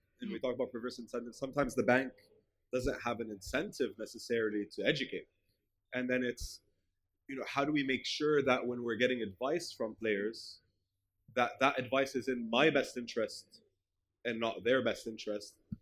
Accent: Lebanon; I grew up in Lebanon.

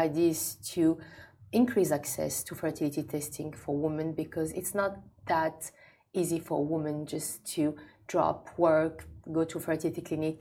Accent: France; I'm originally from Algeria.

